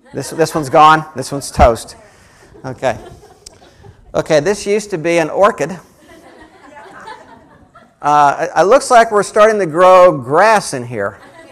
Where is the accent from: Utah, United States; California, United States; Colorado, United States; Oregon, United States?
Colorado, United States; One of the things growing up in Colorado I loved to do is when our family went up in the mountains and camped out during the summer